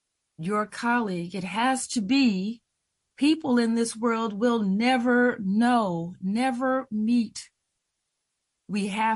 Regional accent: United States; Well, I'm an American and I'm a person

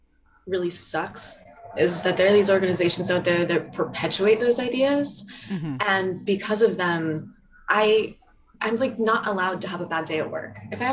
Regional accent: Denton, Texas, United States; I grew up in Denton up north.

